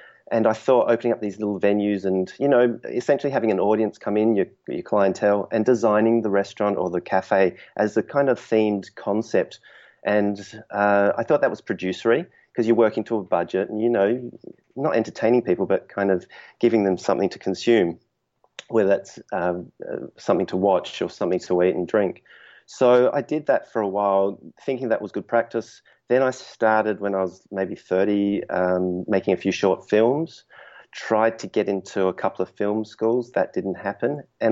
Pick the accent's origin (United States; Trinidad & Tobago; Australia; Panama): Australia; Adelaide, South Australia; moved away as an adult; now in Sydney, Australia; I'm originally from Adelaide, which is a small town in Australia. Moved up to Sydney, Australia, and then started from the ground up